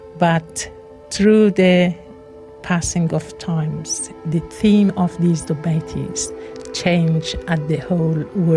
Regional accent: Afghanistan; now in Sydney, Australia; I am originally from Afghanistan. I have been here for 10 years. In Sydney, Australia.

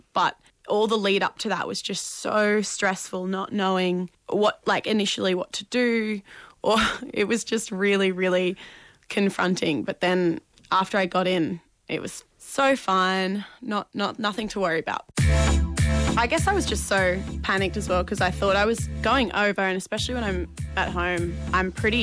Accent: Sydney, New South Wales, Australia; I'm from Sydney, and I have an overseas travel STI scare story.

